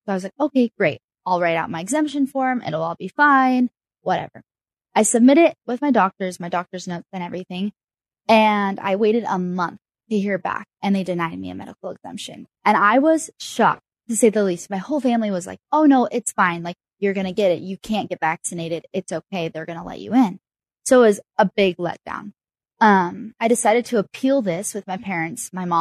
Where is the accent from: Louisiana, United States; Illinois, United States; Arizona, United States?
Arizona, United States; So I am 18 years old. I'm from Arizona, and I've always had the dream to attend BYU Hawaii.